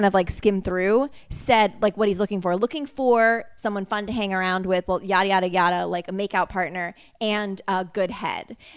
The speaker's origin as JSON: {"language": "English", "region": "Connecticut", "country": "United States", "said": "I'm from Connecticut."}